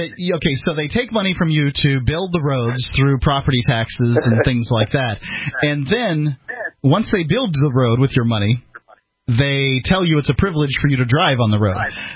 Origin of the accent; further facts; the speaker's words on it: Florida, United States; I can tell you, I'm from Florida myself, Bob